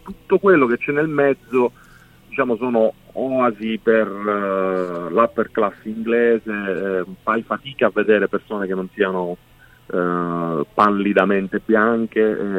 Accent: Sicily, Italy; fa parte della nostra storia, sia come italiani che come siciliani

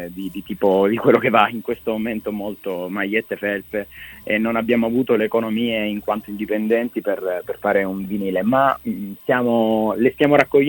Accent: Apulia, Italy; now in Bologna, Italy; io e Davide, il bassista, viviamo a Bologna. Io ci vivo da 10 anni, però sono pugliese, come puoi ben notare dall'accento.

